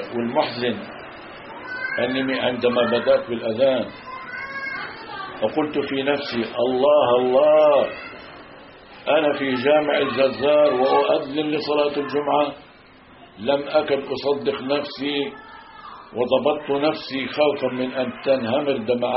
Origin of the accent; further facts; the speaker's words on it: Kuwaikat, Palestine; also born or lived in Lebanon / Jordan; قلت لهم انا من كوكات.